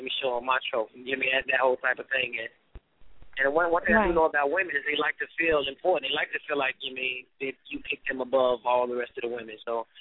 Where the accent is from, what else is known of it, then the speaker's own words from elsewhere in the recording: Chicago, Illinois, United States; accent: deep southern; I'm from Chicago, man, but a lot of people say I got a real deep southern accent. But, you know, I don't know. It might come from, you know, I've been in Arkansas a lot, Little Rock, and I probably took a little from them